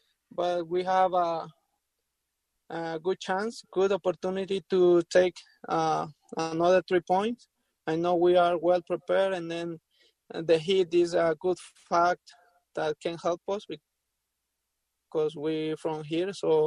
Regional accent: El Salvador; born or raised there; English is a second language

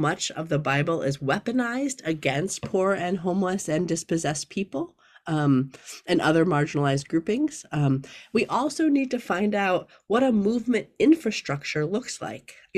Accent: Milwaukee, Wisconsin, United States; So I was raised in Milwaukee, Wisconsin, in a family that was dedicated to doing social justice work.

